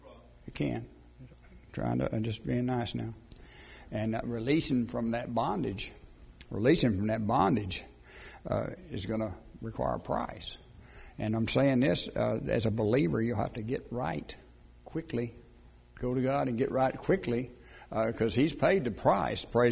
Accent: Texas, United States; I come from West Texas, and if a tree was going to grow, it needed to be by the riverbed because it wasn't going to get any water otherwise.

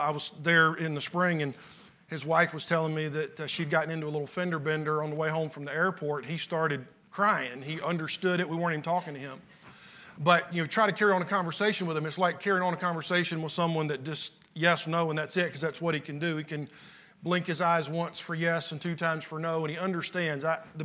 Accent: Georgia, United States; I am from Central Georgia. Around there, they call it Middle Georgia. It's right in the middle of the state. But when I was growing up, I thought South Carolina was, you know, it was suspect because it was north of where I grew up.

